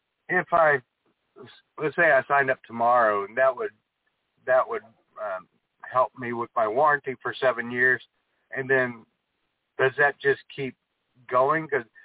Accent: Texas, United States; I'm from Texas.

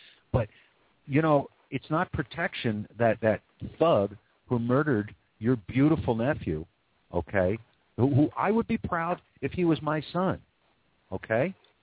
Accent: Philadelphia, Pennsylvania, United States; but I grew up in Philly in a mixed neighborhood, in Bill Cosby's neighborhood.

